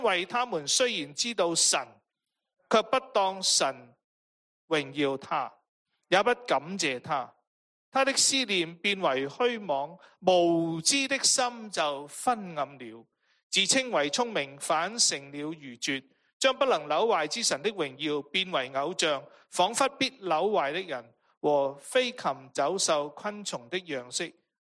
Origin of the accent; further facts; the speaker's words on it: Hong Kong; 我哋细个喺香港咧，有一种嘅面包咧，我哋都好中意食嘅。